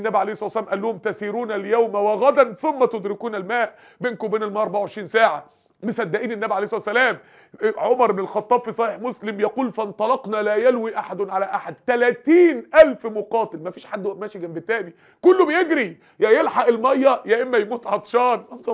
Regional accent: Egypt; لما رحنا اوغندا وشفنا منابع النيل متدفقه وهادره، بعد كده النيل عندنا في مصر هادي وماشي هادي ليه؟

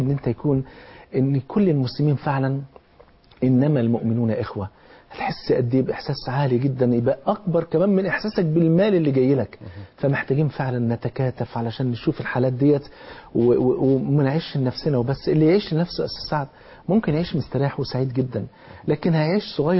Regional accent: Egypt; حضرتك تعلم السعد أعداد بالآلاف عندنا في مصر موجودة

